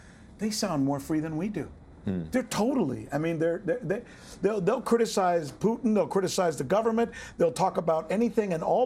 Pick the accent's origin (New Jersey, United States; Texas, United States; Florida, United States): Florida, United States; Miami; also born or lived in Cuba; So I'm a Cuban guy, right? And you know what that means. That means I grew up in Miami after I came from Cuba